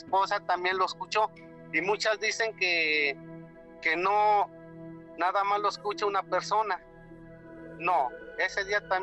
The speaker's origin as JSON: {"language": "Spanish", "town": "Jolalpa", "region": "Mexico State", "country": "Mexico", "tie": "born or raised there", "lives_now": "Durango, Mexico", "said": "Ahorita estoy aquí en la ciudad de Durango, pero eso me sucedió allá en mi pueblo, en Jolalpa, Estado de México."}